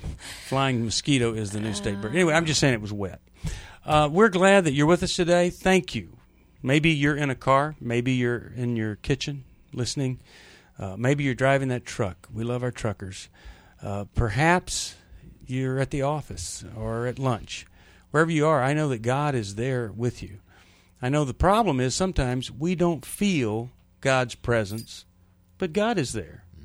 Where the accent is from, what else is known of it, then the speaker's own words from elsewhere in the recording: Indianapolis, Indiana, United States; You know, I'm from Indianapolis.